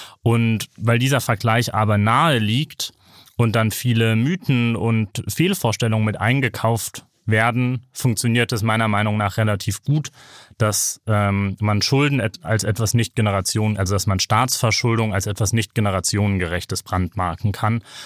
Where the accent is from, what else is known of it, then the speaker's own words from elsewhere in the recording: Bremen, Germany; Ich bin aus Bremen.